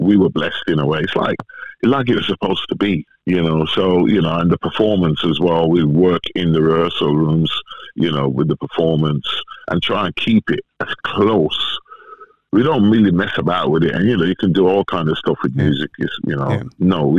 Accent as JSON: {"language": "English", "country": "Jamaica", "tie": "born or raised there", "said": "Yes, because I lived in Jamaica for 10 years."}